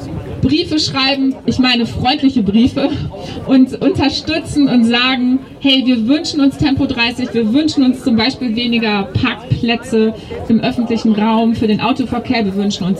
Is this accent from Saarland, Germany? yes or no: no; Cologne, North Rhine-Westphalia, Germany; Und ich bin als Kölnerin auch stolz darauf, dass unsere kleine Stadt endlich auch Teil dieser Familie ist